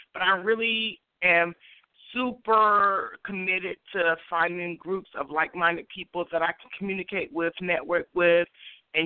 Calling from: Atlanta, Georgia, United States; I'm calling from Atlanta, Georgia.

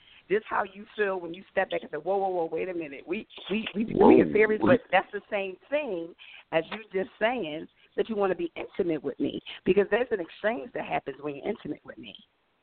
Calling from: Raleigh, North Carolina, United States; Yes, this is … I'm from Raleigh.

